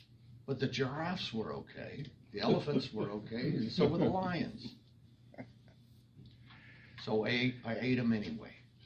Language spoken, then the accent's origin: English; New York City, New York, United States; born there; As you may know, I was born in New York City, the Upper East Side. Although I recently moved out west for the movie business, of course.